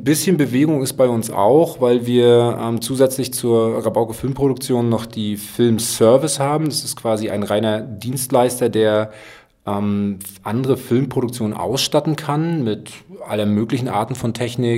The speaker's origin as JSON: {"language": "German", "town": "Rostock", "region": "Mecklenburg-Vorpommern", "country": "Germany", "said": "Wir haben uns ja entschieden, dass wir hier in Rostock bleiben wollen, dass wir MV treu bleiben wollen als Rostocker."}